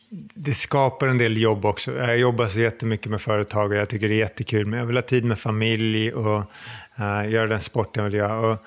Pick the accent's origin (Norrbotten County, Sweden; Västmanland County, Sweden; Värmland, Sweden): Västmanland County, Sweden; Skinnskatteberg; also born or lived in Mariestad; Jag växte upp utanför Skinnskatteberg, så kommer verkligen från en liten ort.